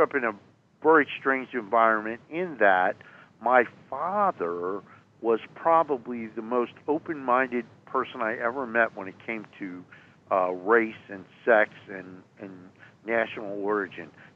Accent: United States; thank God I grew up in America.

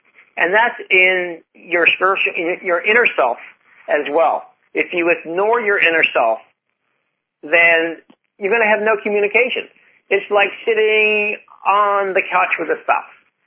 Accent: Virginia, United States; And I'm from Virginia. I've lived in Virginia most of my life.

